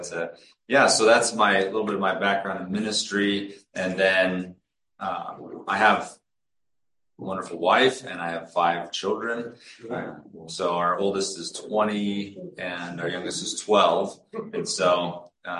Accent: Seattle, Washington, United States; I grew up in the Northwest in Seattle

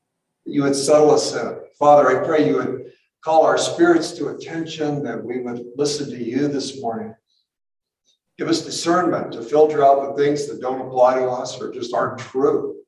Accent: Boulder, Colorado, United States; now in Superior, United States; I live in Superior. I grew up in Boulder.

